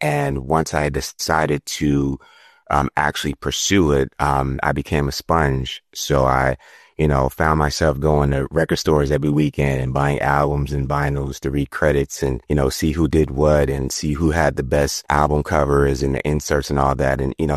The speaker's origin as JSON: {"language": "English", "town": "Queens", "region": "New York", "country": "United States", "said": "So in the beginning, I'm from Queens, New York, and I've always been around the arts."}